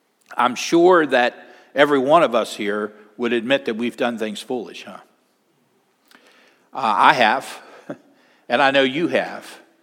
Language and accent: English; West Virginia, United States; We lived in a mobile home there in West Virginia. We grew up in West Virginia.